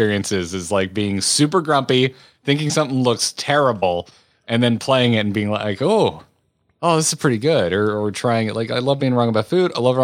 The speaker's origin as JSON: {"language": "English", "country": "United States", "said": "because I am American, all of the things that seem like strange and off color to me"}